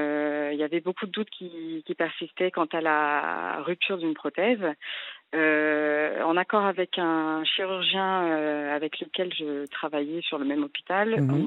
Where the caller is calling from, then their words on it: Livry-Gargan, Île-de-France, France; Alors, moi, je suis de Livry-Gargan, j'ai 33 ans.